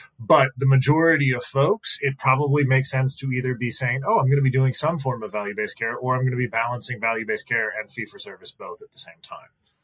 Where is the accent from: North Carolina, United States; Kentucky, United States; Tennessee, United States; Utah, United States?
North Carolina, United States; born there; I am a North Carolinian by birth, so I will always come back to my home state.